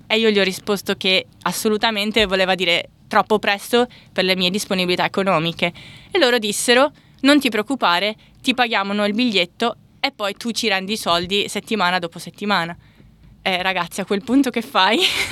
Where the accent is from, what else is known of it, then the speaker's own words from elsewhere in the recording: Cagliari, Sardinia, Italy; now in Australia; vengo da Cagliari e sono arrivata in Australia 3 anni fa.